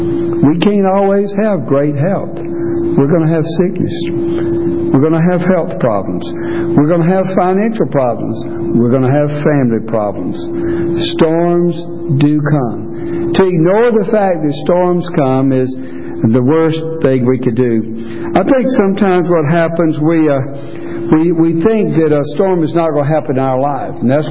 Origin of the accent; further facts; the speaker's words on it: Taylors, South Carolina, United States; When I was growing up, I grew up in Taylor's.